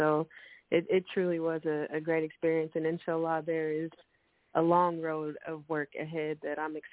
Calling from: Indianapolis, Indiana, United States; Indianapolis all praise be to Allah.

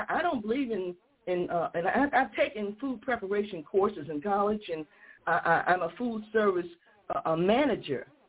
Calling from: Chicago, Illinois, United States; here in the South Shore area of Chicago.

